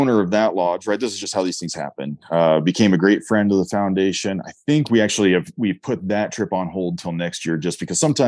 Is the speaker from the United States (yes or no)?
yes; Colorado, United States; You know, I grew up in Eastern Colorado, farm kid there.